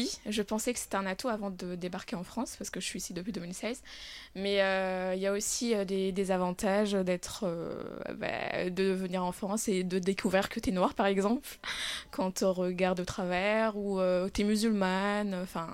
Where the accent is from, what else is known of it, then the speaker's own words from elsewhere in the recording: Mayotte; suis métisse, on va dire ça comme ça. Mon père, il vient de Madagascar, ma mère de Comores, je viens de Mayotte, et Mayotte qui est français aussi, du coup, bah, je parle plusieurs langues.